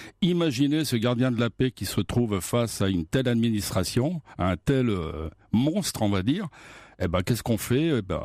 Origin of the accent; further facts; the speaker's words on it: Grenoble, Auvergne-Rhône-Alpes, France; je voulais pas quitter Grenoble, je voulais rester sur Grenoble, je voulais pas, voilà, je suis quelqu'un de Grenoble et je voulais pas quitter le Grenoble.